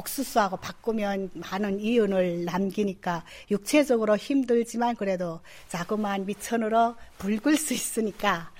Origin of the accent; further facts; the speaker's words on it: North Korea; moved away as an adult; now in South Korea; 제가 2006년도 7월에 탈북했습니다.